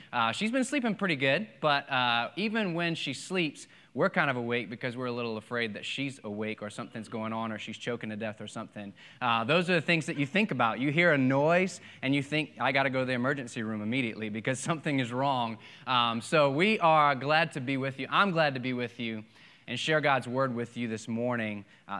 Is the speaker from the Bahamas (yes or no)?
yes; Bahamas; When I was growing up in the Bahamas, I played baseball.